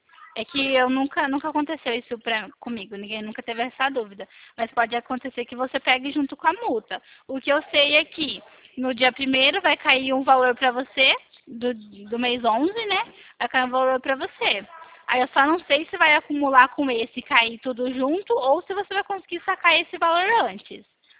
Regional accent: Americana, São Paulo, Brazil; Eu sou aqui de Americana.

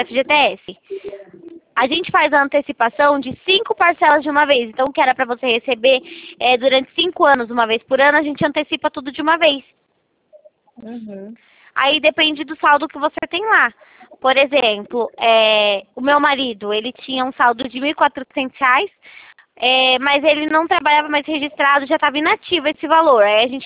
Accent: Itatiba, São Paulo, Brazil; Eu sou de Itatiba.

